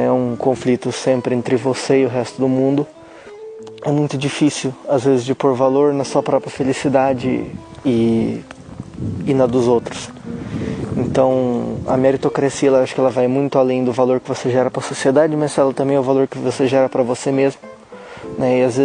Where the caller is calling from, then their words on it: Santo Antônio da Platina, Paraná, Brazil; Sou de Santo Antônio da Platina, nesse finzinho de mundo aqui no norte do Paraná.